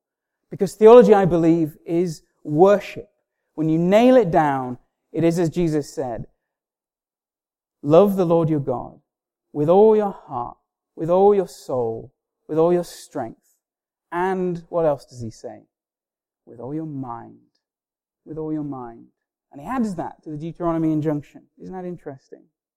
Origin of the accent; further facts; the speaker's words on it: Stockton-on-Tees, North East England, United Kingdom; I'm originally from Stockton-on-Tees.